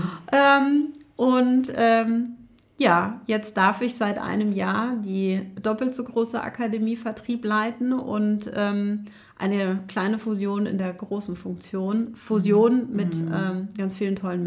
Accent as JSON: {"language": "German", "town": "Munich", "region": "Bavaria", "country": "Germany", "lives_now": "Cologne, Germany", "said": "Bin ursprünglich ein Münchner Kindl, also komme, auch wenn man es jetzt nicht hört, aus dem Süden von Deutschland."}